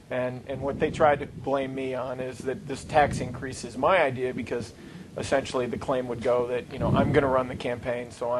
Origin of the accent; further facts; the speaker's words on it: Michigan, United States; now in Arizona, United States; I grew up in Michigan, like Steve grew up in Michigan.